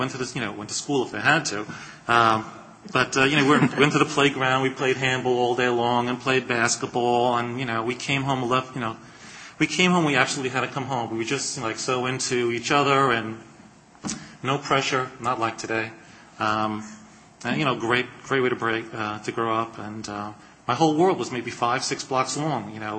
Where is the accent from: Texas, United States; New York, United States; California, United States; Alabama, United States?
New York, United States; Brooklyn; But I grew up in Brooklyn. It is kind of the Brooklyn of old in my mind. Very easy way of life, very uncomplicated.